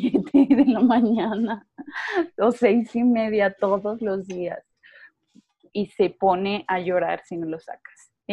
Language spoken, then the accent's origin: Spanish; San Luis Potosí, Mexico; now in Mexico City, Mexico; soy de San Luis Potosí, pero también ya tengo 2 años y medio viviendo en la CDMX. Y no sé, creo que esa soy yo, una mamá fotógrafa provinciana foránea.